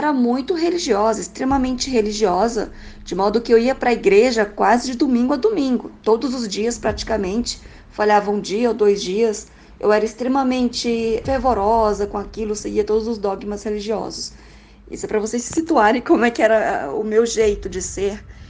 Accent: Goiânia, Goiás, Brazil; eu tenho 37 anos, sou de Goiânia, Goiás.

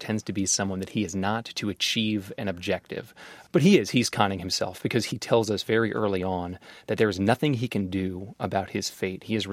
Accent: United States; And then as a human, as an American, I was, and like so many of us, just continually shocked

